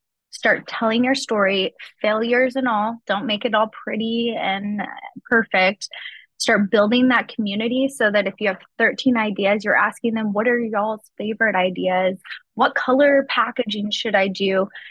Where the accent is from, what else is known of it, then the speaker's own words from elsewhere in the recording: Wichita Falls, Texas, United States; I grew up in Texas. I grew up in Wichita Falls.